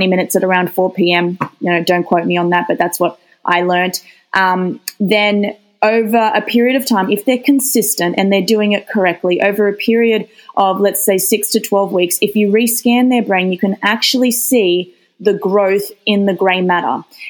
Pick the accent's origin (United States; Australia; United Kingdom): Australia; I'm from Australia originally